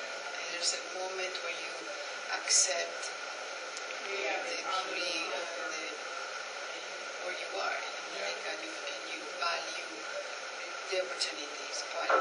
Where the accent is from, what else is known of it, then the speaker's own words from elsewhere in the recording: Spain; When I came from Spain, I went to the University to study my master's